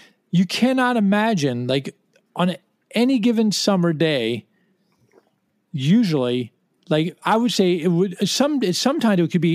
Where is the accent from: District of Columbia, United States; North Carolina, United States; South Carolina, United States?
District of Columbia, United States; Washington; And I just called them in 1980 and said, like, hi, we're from Washington and we love your band.